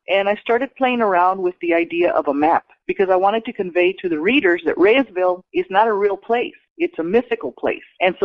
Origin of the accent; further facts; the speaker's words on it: El Paso, Texas, United States; I'm from El Paso, Texas, where I was born a few days after the assassination of John Kennedy.